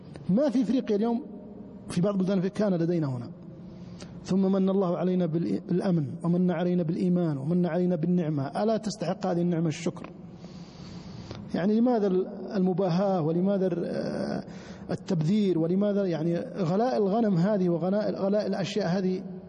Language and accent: Arabic; Saudi Arabia